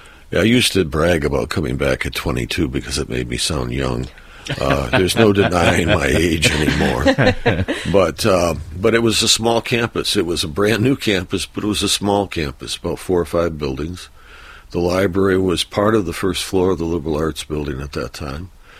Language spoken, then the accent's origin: English; Detroit, Michigan, United States; Yeah, quite frankly, I grew up in Detroit, but I grew up in a white neighborhood. I went to a private high school.